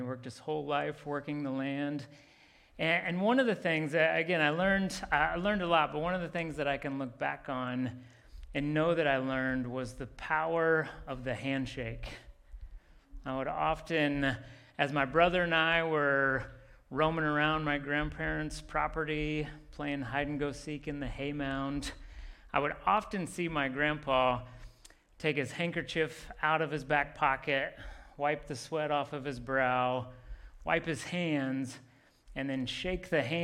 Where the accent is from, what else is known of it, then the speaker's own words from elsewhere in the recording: Indiana, United States; I grew up outside of a very small town in Indiana. I grew up surrounded by cornfields.